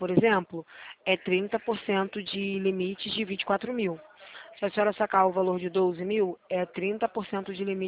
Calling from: Rio de Janeiro, Brazil; Eu falo do centro do Rio de Janeiro, aqui da Rua do Carmo

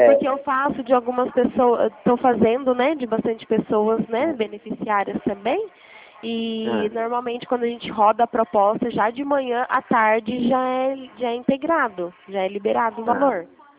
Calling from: Bragança Paulista, São Paulo, Brazil; Eu falo aqui da cidade de Bragança Paulista, São Paulo.

